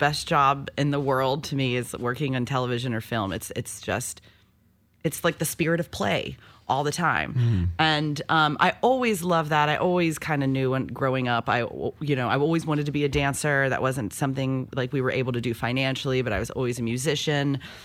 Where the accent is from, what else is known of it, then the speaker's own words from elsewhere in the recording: North Carolina, United States; also born or lived in Indiana / Pennsylvania; I grew up in North Carolina.